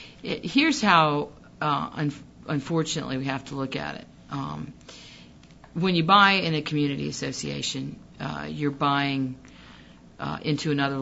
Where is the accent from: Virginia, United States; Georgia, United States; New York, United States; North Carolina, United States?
Virginia, United States; It's half the size of my hometown in Virginia.